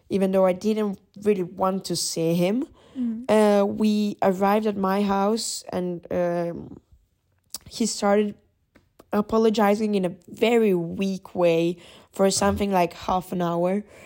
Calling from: Italy; English is a second language; Hey, I'm an international listener of yours. I'm from Italy.

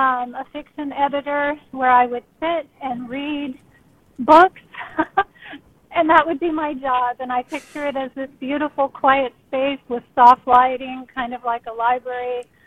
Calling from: Vallejo, California, United States; I'm calling from Vallejo.

